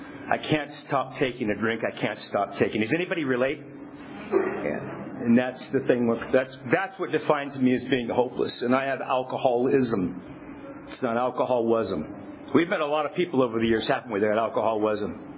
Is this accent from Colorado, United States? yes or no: no; Tulare, California, United States; also born or lived in Visalia; I actually was raised in Tulare. I was born and raised in Tulare. Grew up in Visalia, Tulare.